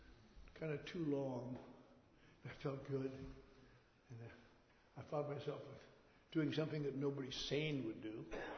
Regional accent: Wisconsin, United States; And last week in my hometown in Wisconsin.

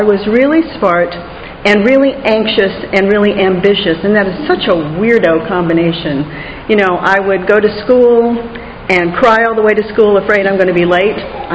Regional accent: North Miami, Florida, United States; Miami in the 50s was a lovely place to live. And I grew up in North Miami

